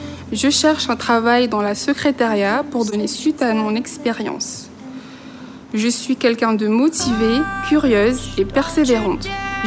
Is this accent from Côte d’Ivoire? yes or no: no; Mayotte, France; born there; moved away as an adult; now in Rive-de-Gier, France; j'ai 25 ans. J'habite à Rive-de-Gier. J'ai un fils et je suis née à Mayotte. Je suis arrivée en France en 2021.